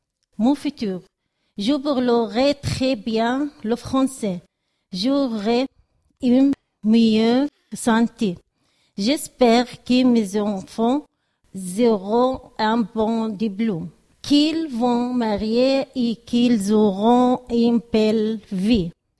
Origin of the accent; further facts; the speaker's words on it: Gaza, Gaza Strip, Palestine; moved away as an adult; also born or lived in Saudi Arabia; now in Liège, Belgium; je suis palestinienne. J'ai 47 ans. Je viens de Liège. Mon passé, j'habitais en Palestine, à Gaza avec ma famille. Je me suis mariée à 20 ans. J'ai vécu 15 ans en Arabie Saoudite.